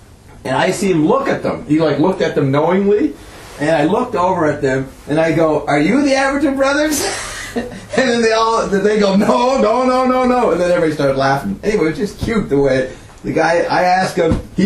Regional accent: New York, United States; I said, no, I'm from New York.

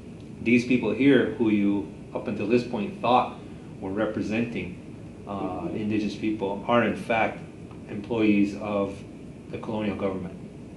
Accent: Kahnawake, Quebec, Canada; I should say I'm from Ganawage, which is a community outside of Montreal

